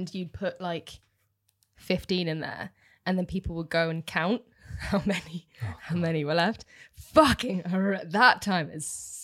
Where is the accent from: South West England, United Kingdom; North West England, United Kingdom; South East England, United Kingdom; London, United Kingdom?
South West England, United Kingdom; Bibury; The Cotswolds.